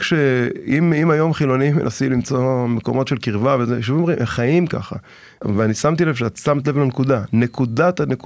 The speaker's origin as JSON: {"language": "Hebrew", "town": "Ashkelon", "region": "Southern District", "country": "Israel", "tie": "born or raised there", "said": "אני ילד שגדל בשנות ה-70 וה-80, גדלתי גם בעיר שנראה לי אשקלון, זה עיר של עולים, זה עיר מעורבת כזאת"}